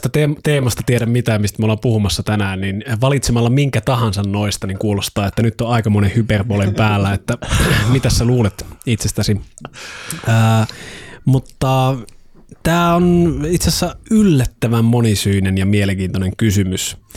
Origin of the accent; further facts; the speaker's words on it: Oulu, North Ostrobothnia, Finland; Varsinkin siis mä oon Oulusta kotoisin.